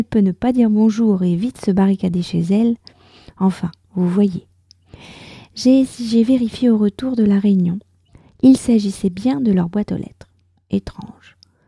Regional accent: France; je suis française, j'habite près de Paris

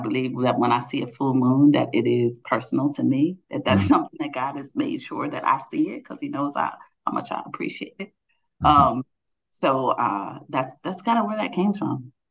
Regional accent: Philadelphia, Pennsylvania, United States; So I grew up in Northern Philadelphia, and my father was a Mennonite pastor, and my mother was a social worker.

